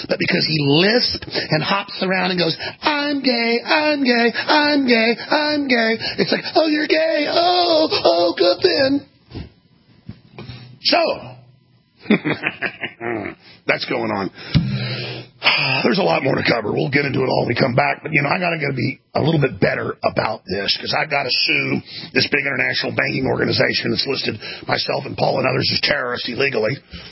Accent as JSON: {"language": "English", "region": "Texas", "country": "United States", "said": "I'm from Texas, bitch. There's still some Texans left."}